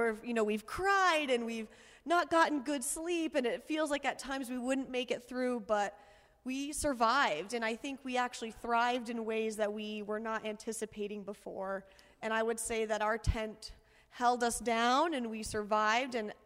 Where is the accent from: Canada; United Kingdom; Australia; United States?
United States; Montana; oh, I know Wyoming, I'm from Montana, and nothing's really changed.